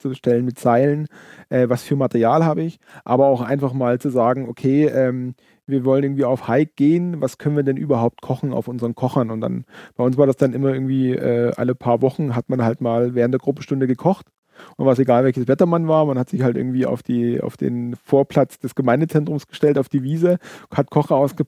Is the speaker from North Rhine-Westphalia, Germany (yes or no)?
no; Bavaria, Germany; Das ist das Problem, wir kommen aus dem Allgäu